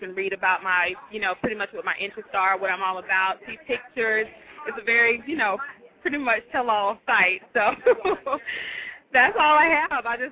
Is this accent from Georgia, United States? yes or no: yes; Albany, Georgia, United States; I'm from Albany, Georgia. I currently live and reside in Albany, Georgia.